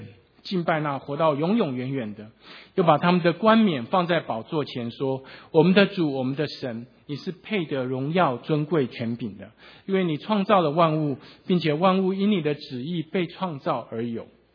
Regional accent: Taiwan; now in United States; 我今年在大概两年前，我在美国的时间就已经比我在台湾生长的时间还长。好，所以实际上我在美国的时间已经超过我的出生地。

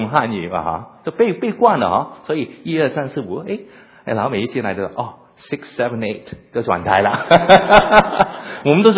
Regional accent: Hong Kong; first language yue; Chinese is a second language; 我虽然是我香港长大，我是母语是广东话哈，我现在但是服侍大部分是讲国语的国语人哈

